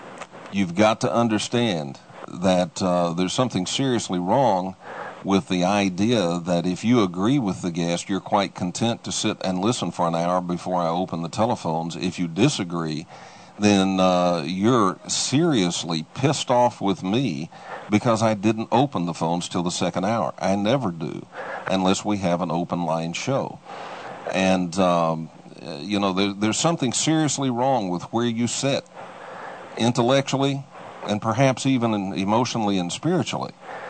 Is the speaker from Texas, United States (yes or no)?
yes; Texas, United States; accent: Texas; I murder English anyway with my Texas accent. My Texas accent is so bad, it's so thick, that even when I speak Serbian, a guy in Belgrade walks into a bar where I'm speaking Serbian and says, Texas, yes?